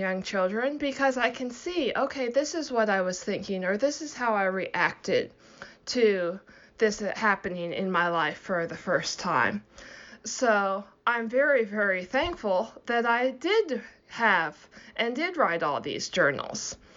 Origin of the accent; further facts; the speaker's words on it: Plano, Texas, United States; I grew up in Plano, Texas.